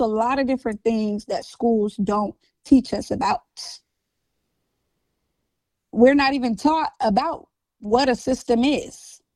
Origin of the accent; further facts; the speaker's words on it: Los Angeles, California, United States; growing up in Cali and going to, growing up in Los Angeles, California, going to Dorsey Susan Miller High School